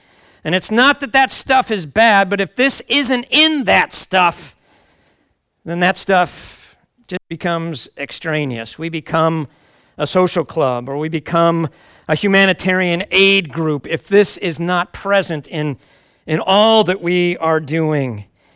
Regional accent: Chicago, Illinois, United States; Vince Lombardi, after the Packers, and I'm from Chicago, so the Packers are enemies, right?

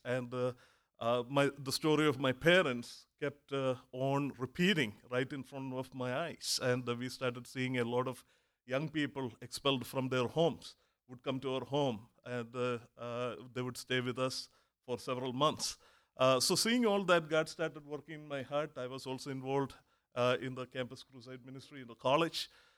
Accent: South India, India; I am from India. I was born and brought up in the south of India

